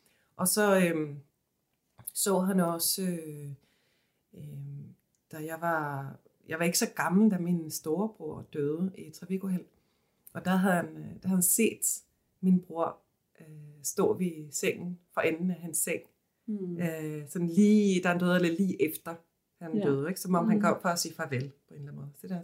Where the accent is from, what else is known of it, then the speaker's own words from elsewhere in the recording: Sweden; jeg kommer fra Sverige